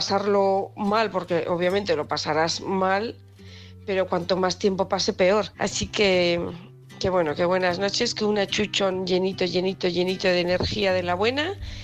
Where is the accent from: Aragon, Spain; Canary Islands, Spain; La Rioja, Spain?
Aragon, Spain; Huesca; de Huesca.